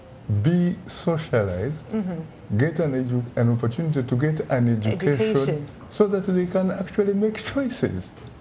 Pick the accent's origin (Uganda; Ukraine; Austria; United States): Uganda; I come from Uganda in East Africa.